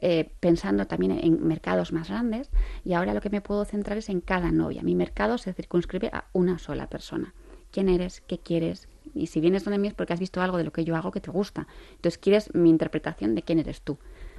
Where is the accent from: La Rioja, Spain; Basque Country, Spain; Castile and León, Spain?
Basque Country, Spain; Bilbao; yo soy de Bilbao. Pero también mi vida está, se desarrolla mucho en Zaragoza, porque mi marido es de Zaragoza y yo voy mucho allí.